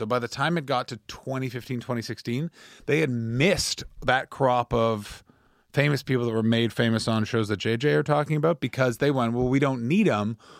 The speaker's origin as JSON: {"language": "English", "town": "Ottawa", "region": "Ontario", "country": "Canada", "said": "I'm from Canada."}